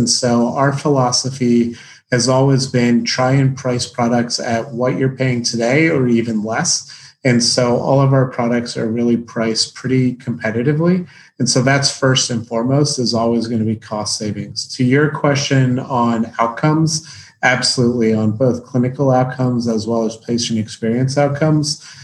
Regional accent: Baltimore, Maryland, United States; And then I'm from Baltimore, and so lacrosse is a big thing there.

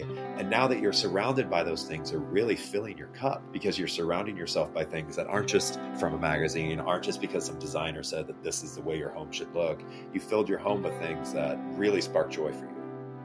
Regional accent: Texas, United States; born there; Yeah, you know, I was born in Texas, and my biological mom was like super young when she got pregnant.

